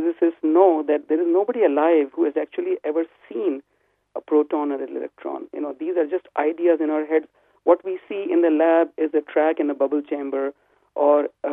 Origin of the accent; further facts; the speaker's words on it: Varanasi, Uttar Pradesh, India; If you come to my hometown in the city of Varanasi, India, you would see at the crack of dawn, you would see many people, especially the sadhus, the holy men and women of India.